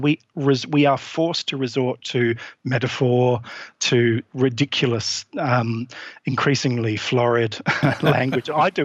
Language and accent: English; England, United Kingdom; I grew up in England.